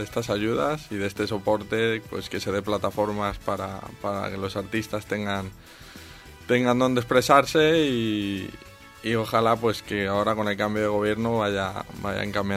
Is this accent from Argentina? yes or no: no; Valencia, Valencian Community, Spain; pero yo soy de Valencia, el documental sale en imágenes de Valencia